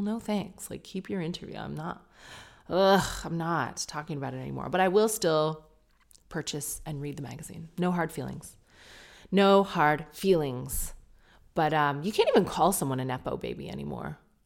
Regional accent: Canada; No offense, I know I actually have a lot of Australian listeners. And you probably hate the Canadian accent, so we're square.

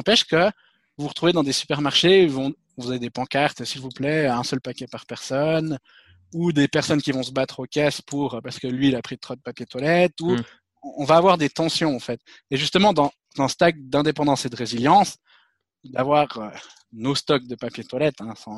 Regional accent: Switzerland; donc moi je suis suisse, je ne sais pas si on l'a dit

